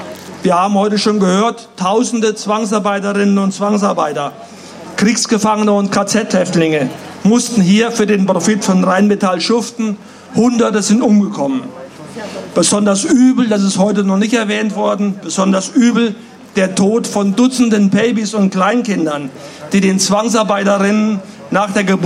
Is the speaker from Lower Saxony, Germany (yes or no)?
yes; Wolfsburg, Lower Saxony, Germany; beim Volkswagenwerk in Wolfsburg, wo ich herkomme.